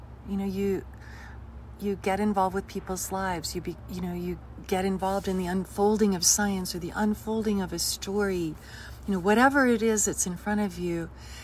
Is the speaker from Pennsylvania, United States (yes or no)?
no; Wyoming, United States; And let's be clear, I'm from Wyoming. So this is home for me.